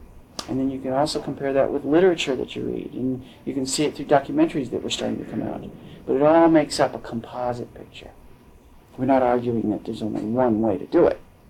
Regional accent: Siberia, Russia; Yeah, I mean, stuff that we come from Siberia, you know, ABC just had a Siberian program on

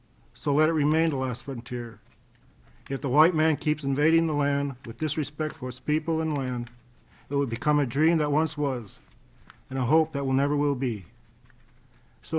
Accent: Naknek, Alaska, United States; I am from the Naknek area under the Pavic Corporation. As an individual, I feel very fortunate to be born an Alaska native

